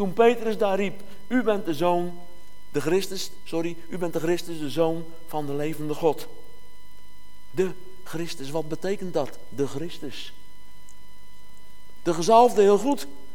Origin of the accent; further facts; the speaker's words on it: Dordrecht, South Holland, Netherlands; Ja, ik kom uit Dordrecht, daar zeggen we dode